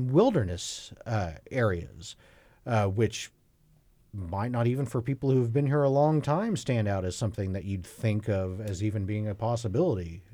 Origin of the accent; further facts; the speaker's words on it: McAlester, Oklahoma, United States; I can remember I grew up in McAllister and coming up for a field trip in fourth grade to see the Capitol building.